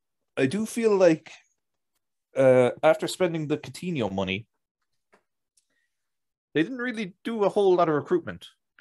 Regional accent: Clonakilty, Munster, Ireland; when people hear I'm from Cork, as in County Cork, they're like, no, you're not.

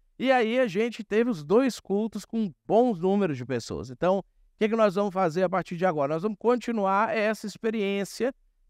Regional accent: Minas Gerais, Brazil; Videozinho, gente, eu sou mineiro. Quando eu falo no diminutivo, eu não estou menosprezando.

